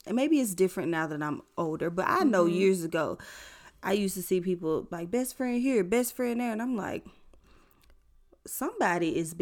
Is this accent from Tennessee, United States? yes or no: yes; Tennessee, United States; And I'm from Tennessee, West Tennessee.